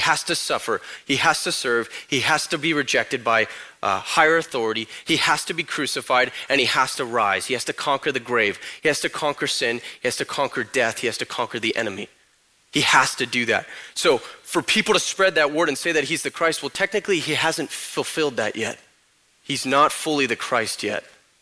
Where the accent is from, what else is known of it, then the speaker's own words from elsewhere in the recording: Corona, California, United States; born there; I was born in Corona.